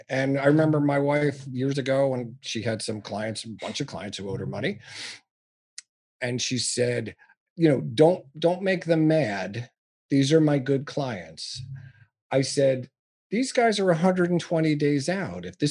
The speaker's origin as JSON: {"language": "English", "region": "New York", "country": "United States", "said": "I'm a New Yorker. I'm a no bullshit guy."}